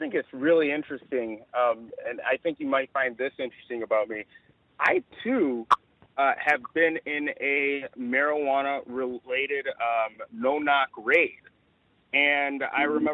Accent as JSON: {"language": "English", "country": "Nigeria", "accent": "Nigerian", "said": "I turned on my Nigerian accent extra thick to kind of, I guess, differentiate myself from the other gentlemen that were located inside the house."}